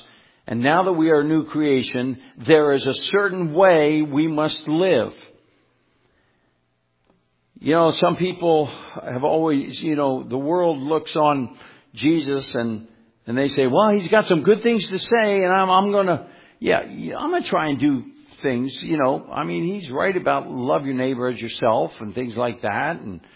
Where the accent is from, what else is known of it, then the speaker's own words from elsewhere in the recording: Philadelphia, Pennsylvania, United States; When I grew up, and of course, remember, I'm from Philly, so I was all pro sports down there.